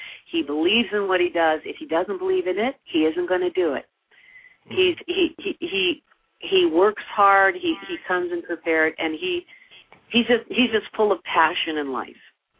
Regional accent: Chicago, Illinois, United States; Billy and I didn't have a lot of scenes directly together, but we're both from Chicago

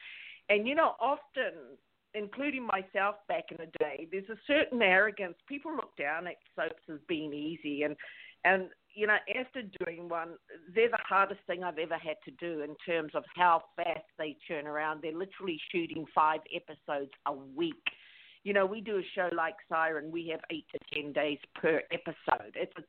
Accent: New Zealand; 97% of the population of my hometown were natives, were Māori. My mother would have been one of the very few blonde white women in that town. And so that's what I grew up with.

